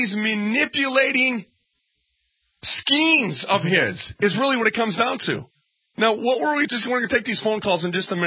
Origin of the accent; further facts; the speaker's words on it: Minneapolis, Minnesota, United States; I was raised in North Minneapolis, folks.